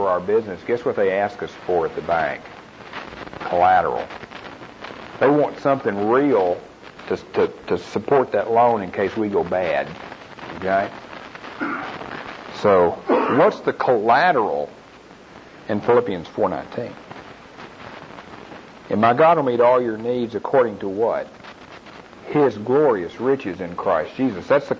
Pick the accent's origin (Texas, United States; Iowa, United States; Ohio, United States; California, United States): Texas, United States; I'm from East Texas, and I'm a little slow, but I can add two and two and get four.